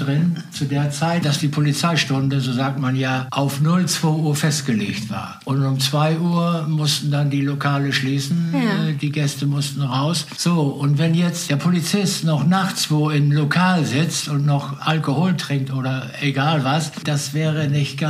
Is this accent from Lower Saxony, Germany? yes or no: yes; Aurich, Lower Saxony, Germany; Ich sag, ich komme aus Aurich.